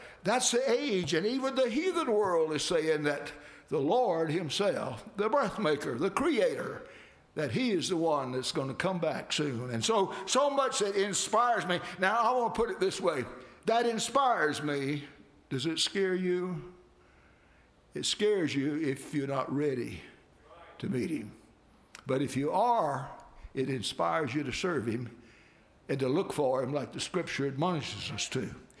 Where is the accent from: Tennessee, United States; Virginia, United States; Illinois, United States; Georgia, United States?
Georgia, United States; and even my home state of Georgia and some out west are storing up guillotines.